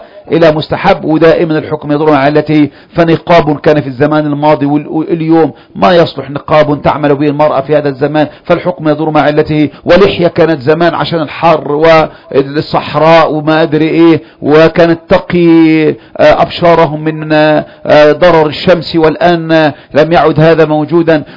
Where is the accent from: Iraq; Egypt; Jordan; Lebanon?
Egypt; القول ده ما قلناش احنا كمصريين